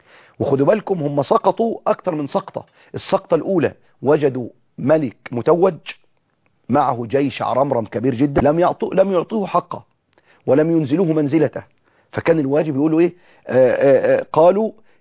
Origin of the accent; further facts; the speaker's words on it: Egypt; وإحنا في مصر نتكلم بلهجة معينة